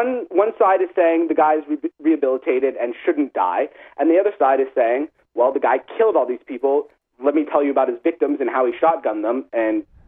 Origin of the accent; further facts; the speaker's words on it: Los Angeles, California, United States; I grew up in Los Angeles